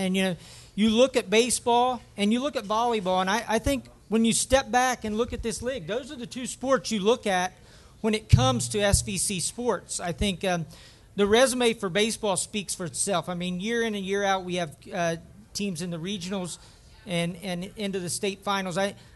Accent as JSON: {"language": "English", "town": "Oak Hill", "region": "Ohio", "country": "United States", "tie": "born or raised there", "said": "I'm a Jackson Countyan, so I'm not far from here. But you know, I grew up in Oak Hill."}